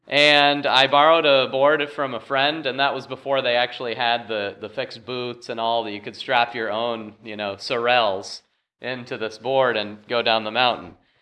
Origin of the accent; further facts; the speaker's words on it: Vermont, United States; And some of you know I grew up in Vermont, and my parents started us on skis when we were little, so I've skied for a long time